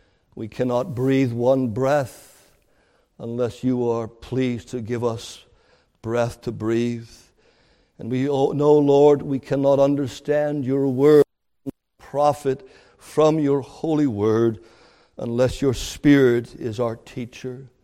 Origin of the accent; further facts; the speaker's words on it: Canada; Growing up in Canada